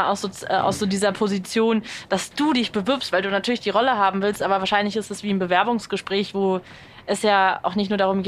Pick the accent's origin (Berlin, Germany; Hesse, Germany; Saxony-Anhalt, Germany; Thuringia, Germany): Berlin, Germany; Ich bin ja eine Berlinerin und ich bin mit Radio Fritz aufgewachsen und aufgewacht.